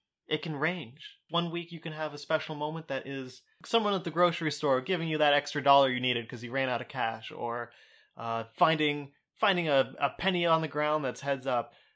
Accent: Portsmouth, Ohio, United States; Well, I'm from Portsmouth, Ohio, so growing up, I would root for the Cincinnati Bengals.

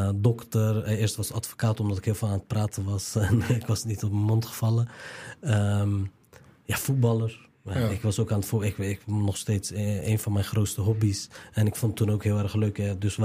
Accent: Rotterdam, South Holland, Netherlands; Ik kom uit Rotterdam-Zuid, achterstandswijk.

